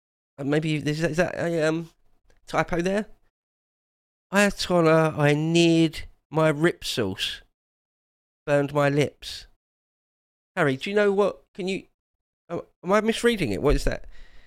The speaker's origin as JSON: {"language": "English", "region": "England", "country": "United Kingdom", "said": "I am an English ultra. I'd be happy to describe myself that way."}